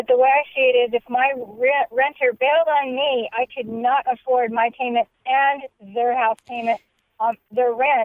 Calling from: Long Beach, California, United States; Oh, I'm calling from, like, North Long Beach area.

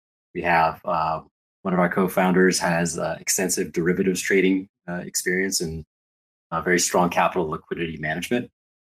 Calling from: California, United States; All right. I'm in Southern California.

